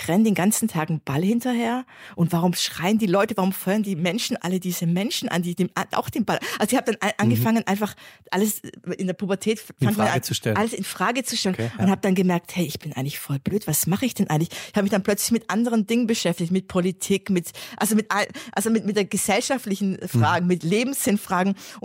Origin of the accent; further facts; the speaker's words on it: Neustadt, Germany; in Neustadt und dort habe ich auch meine ersten Fußballerfahrungen gemacht